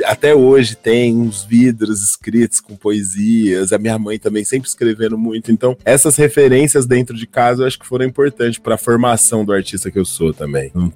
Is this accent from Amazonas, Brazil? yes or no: no; Suzano, São Paulo, Brazil; eu sou de Suzano